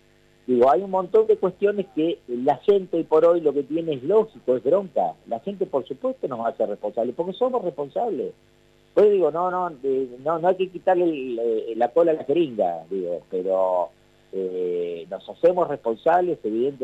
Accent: Argentina; hoy lo que nos exige como argentinos y como representantes sindicales

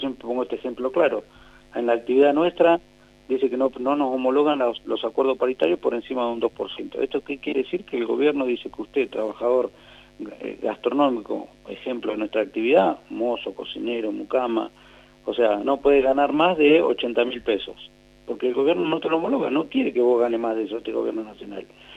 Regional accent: Argentina; absolutamente somos distintos los argentinos

